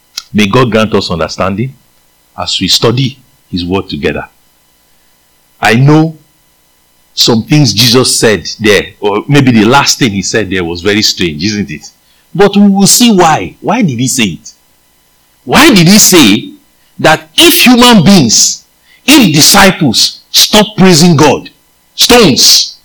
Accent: Nigeria; accent: Nigerian; English is a second language; I might be using my Nigerian accent, but it doesn't matter.

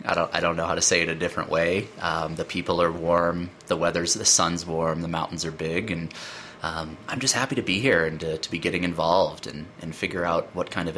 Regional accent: Midwest, United States; now in Idaho Springs, United States; You know, I'm originally from the Midwest, but have been in Colorado for about 10 years now.

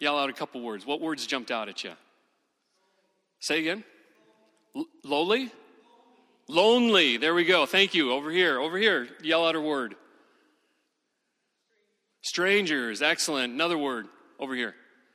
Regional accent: Minnesota, United States; I'm just from Western Minnesota. I'm just from a farm. I'm just a public school kid.

